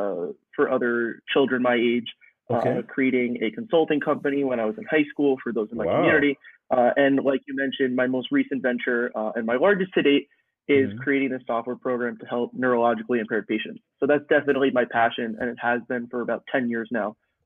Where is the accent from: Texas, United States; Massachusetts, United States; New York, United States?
New York, United States; If I had to describe myself, well, first off, I'm from New York.